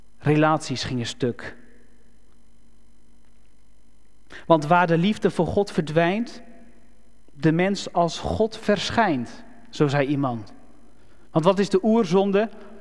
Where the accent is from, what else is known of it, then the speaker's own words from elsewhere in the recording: Netherlands; Ja, ik ben geen Griek, dus mij moet je vergeven. Deze kaaskop die kan niet al die namen uitspreken.